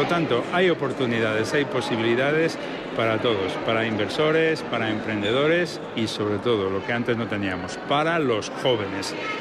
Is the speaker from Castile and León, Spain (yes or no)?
yes; Salamanca, Castile and León, Spain; el problema que tenemos nosotros como castellanos y salmantinos que somos es que nos falta comunicar más